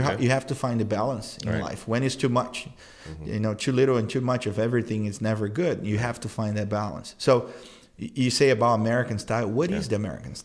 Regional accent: Brazil; I grew up in Brazil

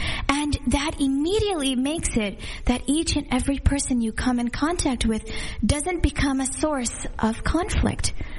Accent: North Carolina, United States; When I was a little girl, I had moved from Laguna Beach, North Carolina. I grew up in North Carolina. And I was there with my family, my mother, my father, my sister.

